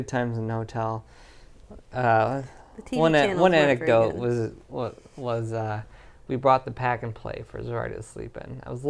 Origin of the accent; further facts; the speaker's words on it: Seattle, Washington, United States; I'm like, I'm from Seattle, people. You don't understand.